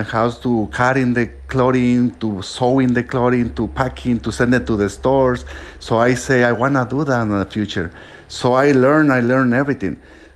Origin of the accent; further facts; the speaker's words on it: Mexico; English is a second language; moved away as an adult; now in United States; I came from Mexico.